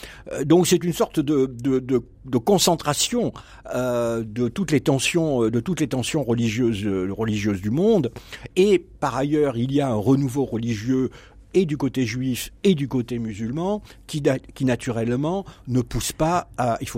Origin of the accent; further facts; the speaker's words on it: France; vous savez, je suis français